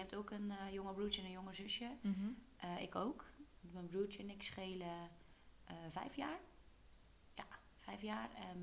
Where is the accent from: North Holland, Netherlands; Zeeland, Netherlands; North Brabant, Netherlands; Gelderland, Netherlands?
Zeeland, Netherlands; Koewacht; ik ben dan ook geboren in Koewacht. En woon nog steeds samen met mijn ouders.